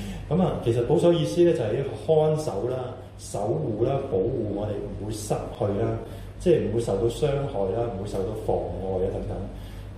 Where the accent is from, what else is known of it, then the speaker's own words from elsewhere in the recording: China; 呢啲係我哋中國人嗰套嚟嘅